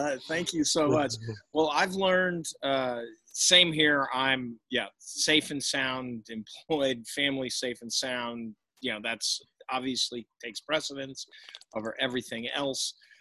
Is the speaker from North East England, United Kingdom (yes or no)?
no; Liverpool, North West England, United Kingdom; I am a Scouser as well.